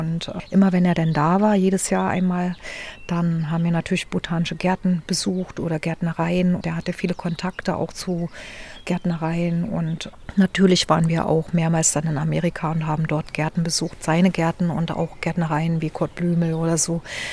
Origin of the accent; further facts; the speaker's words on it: East Germany, Germany; ich konnte damals ja, ich komme ja aus dem Osten, nicht so gut Englisch